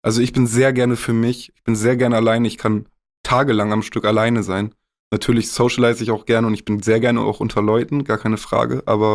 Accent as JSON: {"language": "German", "town": "Augustfehn", "region": "Lower Saxony", "country": "Germany", "said": "Ich komme aus Augustfehn. Und die Feen, das sind Kanäle."}